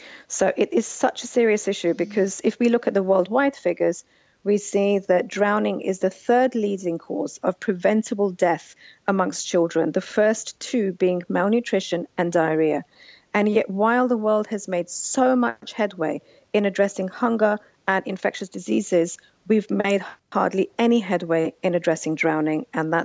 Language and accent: English; India; also born or lived in England; I'm Indian and I was very self-conscious growing up in India about, you know, issues like modesty